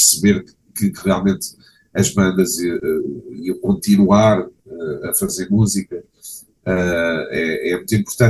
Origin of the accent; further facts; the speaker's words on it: Lisbon, Portugal; o que é engraçado porque nós somos de Lisboa